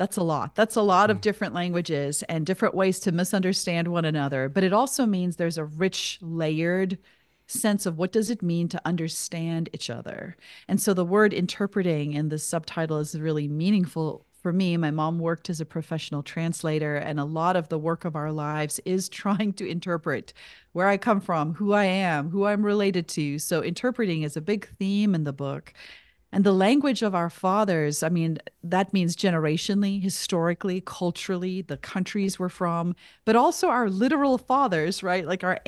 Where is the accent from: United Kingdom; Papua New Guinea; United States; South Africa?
South Africa; as a white kid growing up in South Africa.